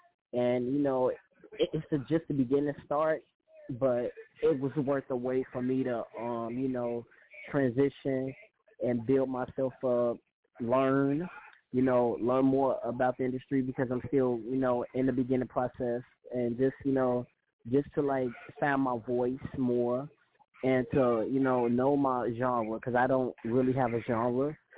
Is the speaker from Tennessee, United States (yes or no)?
no; Gary, Indiana, United States; And that's when I went out to the C Hall in my hometown of Gary, Indiana, started to play the spare change